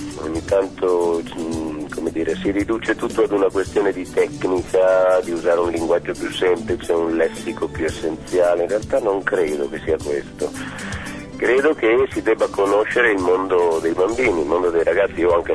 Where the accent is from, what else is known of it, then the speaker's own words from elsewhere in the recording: Milan, Lombardy, Italy; Di Varese a Pradate, sono un milanese pentito, sono fuoriuscito dalla città perché al tempo quando avevo 3 bambini piccoli ho pensato che fosse meglio per loro